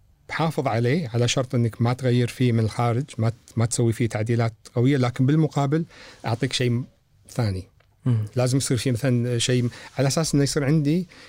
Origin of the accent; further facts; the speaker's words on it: Kuwait; اللي صار عندنا بالكويت ان احنا انتقلنا من بيوتنا القديمه الى بيوت حديثه فجاه خلال 10 سنين.